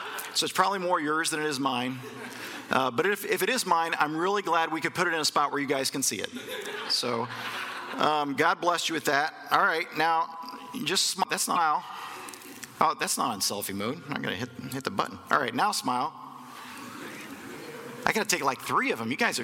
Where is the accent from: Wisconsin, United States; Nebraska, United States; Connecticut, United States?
Nebraska, United States; Omaha; I'm from Omaha, Nebraska, so I am from the United States.